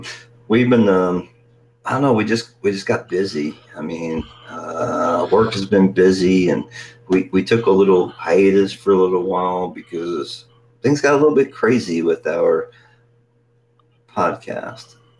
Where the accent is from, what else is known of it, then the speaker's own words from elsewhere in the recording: Nashville, Tennessee, United States; We are from Middle Tennessee, Nashville, Tennessee.